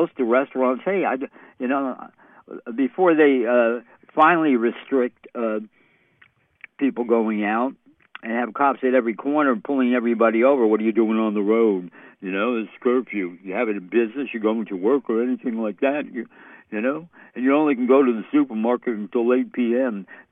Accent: New York City, New York, United States; I'm from New York City here.

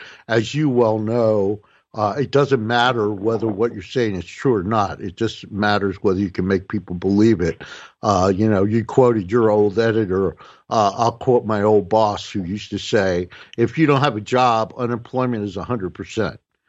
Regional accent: New Jersey, United States; some politician from my home state of New Jersey

